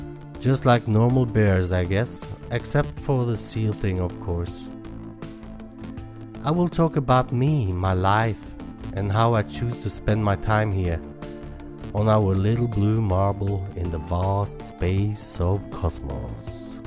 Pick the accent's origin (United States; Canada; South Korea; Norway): Norway; English is a second language; what a strange accent he has, it's because I'm from Norway, I live in Norway, and probably will stay here as long as I live.